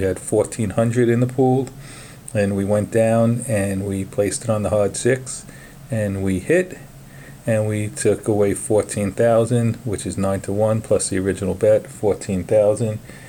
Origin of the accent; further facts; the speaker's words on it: Brooklyn, New York, United States; accent: Brooklyn; you've been able to put up with my Brooklyn accent